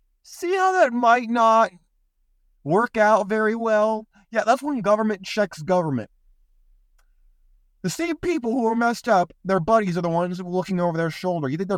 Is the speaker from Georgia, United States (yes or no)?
no; California, United States; I grew up in Silicon Valley.